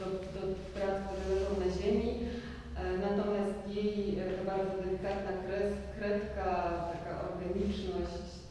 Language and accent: Polish; Lower Silesian Voivodeship, Poland; Ja wychowywałam się na Dolnym Śląsku, mieszkałam blisko lasu